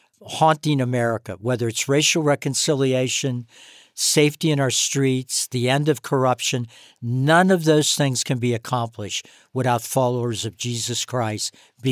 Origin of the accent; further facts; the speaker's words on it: Kentucky, United States; J.D. Vance, Senator Vance, was born in my home state of Kentucky